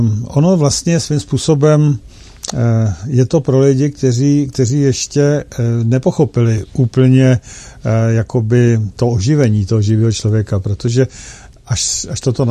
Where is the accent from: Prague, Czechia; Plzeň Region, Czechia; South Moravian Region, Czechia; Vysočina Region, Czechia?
Plzeň Region, Czechia; Plzeň; jsme tady všichni z Plzně